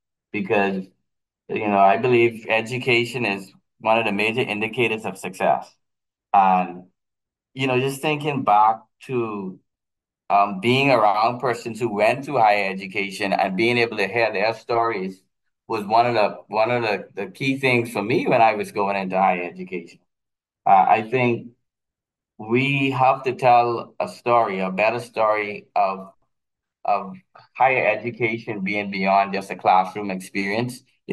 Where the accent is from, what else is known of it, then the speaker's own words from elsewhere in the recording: Eleuthera, Bahamas; I'm from Eleuthera, grew up here. My family's from here. My mother's side of the family's from here.